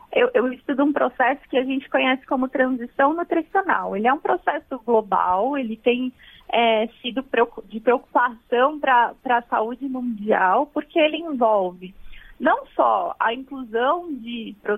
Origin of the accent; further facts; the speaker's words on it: São Paulo, Brazil; eu sou de São Paulo, né? Uhum. Tô fazendo meu doutorado aqui na Universidade de São Paulo. Eu morei um tempo na região de Altamira, me apaixonei pela Amazônia